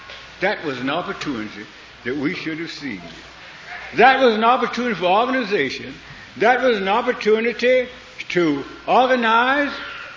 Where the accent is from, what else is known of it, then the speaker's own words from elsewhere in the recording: the South, United States; I'm from the South. We call them crackers.